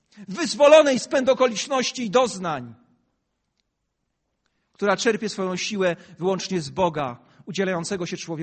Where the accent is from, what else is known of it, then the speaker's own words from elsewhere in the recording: Kraków, Lesser Poland, Poland; Odkąd pamiętam, a mówię, jestem z Krakowa, to wiem, że to było waszym marzeniem.